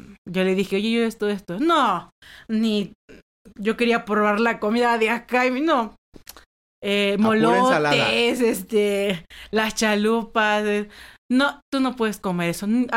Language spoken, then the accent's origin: Spanish; Tabasco, Mexico; En mi tierra se come mucho cerdo, mucha res y marisco. Uh-huh. Tenemos como Tabasco está rodeado de agua, ríos.